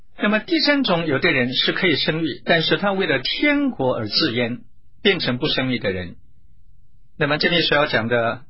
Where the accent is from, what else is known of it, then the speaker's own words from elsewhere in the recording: China; 因为我们中国人说人不为己天诛地灭